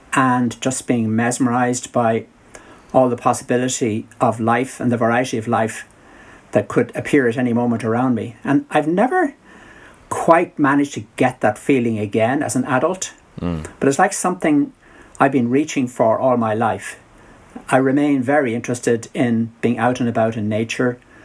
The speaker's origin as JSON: {"language": "English", "town": "Malahide", "region": "County Dublin", "country": "Ireland", "tie": "born or raised there", "said": "Well, I grew up in North Dublin, and my mom and dad had built a new house out well past the suburbs, past the Greenbelt around Dublin City, which was a small city at the time."}